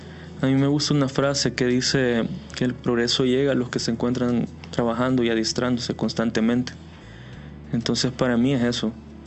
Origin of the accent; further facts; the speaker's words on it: El Salvador; uno como salvadoreño pensando, me va a pasar algo aquí, ¿verdad?